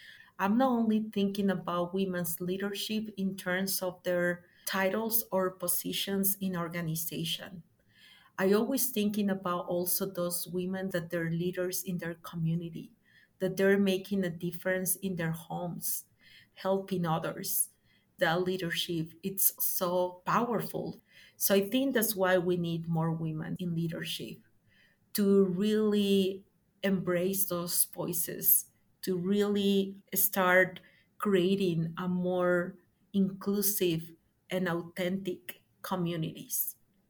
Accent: Mexico; English is a second language; now in Tucson, United States; I have two names and two last names. I'm from Mexico. I've been in Tucson in the last 18 years.

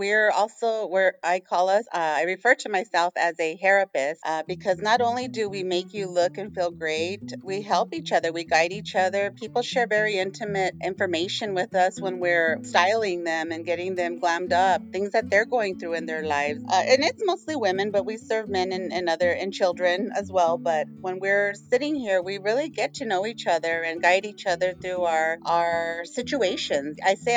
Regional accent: Tucson, Arizona, United States; I'm from Tucson, Arizona, a proud Latina, third generation Mexican-American here.

